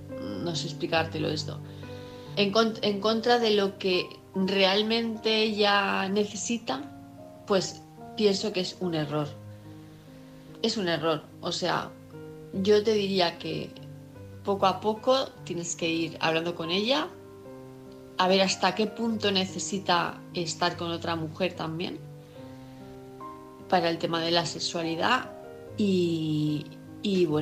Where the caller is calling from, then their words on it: Palma, Balearic Islands, Spain; de Palma de Mallorca